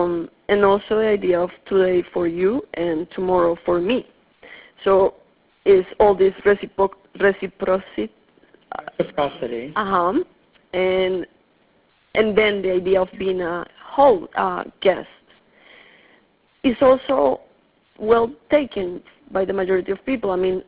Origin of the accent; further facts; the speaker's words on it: Colombia; Well, I grew up in Colombia, and I come from a family that is from a specific region that is considered one of the most friendly people there.